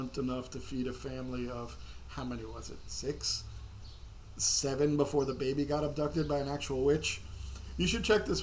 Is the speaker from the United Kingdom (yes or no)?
no; United States; But, you know, growing up in America, I'm like, I don't want to eat.